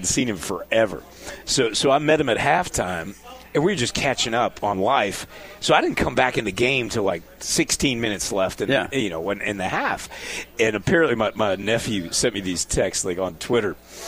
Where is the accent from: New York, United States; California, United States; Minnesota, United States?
New York, United States; It was old school Big East. I grew up in New York.